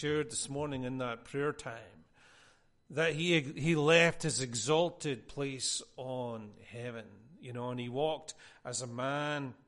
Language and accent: English; Scotland, United Kingdom; You know, I'm Scottish.